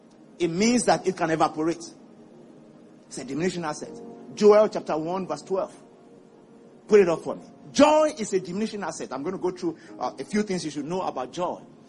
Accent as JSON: {"language": "English", "town": "Ibadan", "region": "Oyo", "country": "Nigeria", "tie": "born or raised there", "said": "In my growing up days, where I grew up in Ibadan, sometimes there's no water flowing through the tap."}